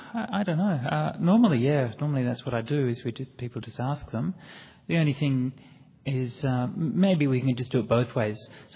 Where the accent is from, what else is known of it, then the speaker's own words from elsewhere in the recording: Perth, Western Australia, Australia; I grew up in Perth and went to university. I went to a number of different schools, but I did high school at Aquinas College.